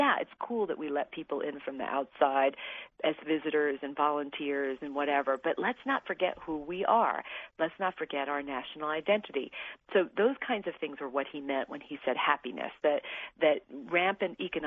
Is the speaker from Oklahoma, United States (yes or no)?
no; New York, United States; it reminded me of when I was a kid growing up in New York and there were just three TV stations